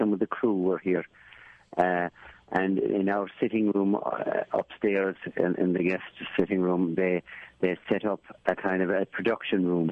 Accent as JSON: {"language": "English", "country": "Ireland", "said": "That and of course, and I believed it, being the Irishman I am."}